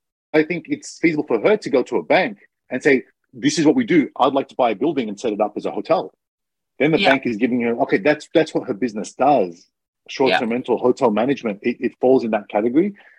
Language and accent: English; Australia; because I'm Australian and interest rates are under 1%.